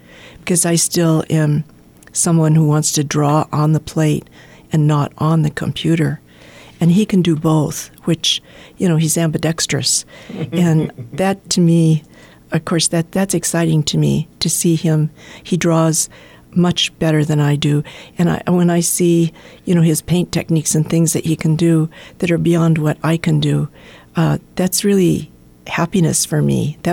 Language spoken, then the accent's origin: English; Montana, United States; born there; also born or lived in Texas / Seattle / Boston; And, you know, and I was born in Montana. So I visited Montana more than any other state throughout my life. And, you know, I call Montana home.